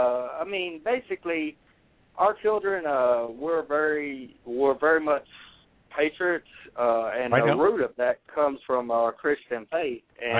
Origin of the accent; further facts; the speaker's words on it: Nixa, Missouri, United States; Nixa, Missouri.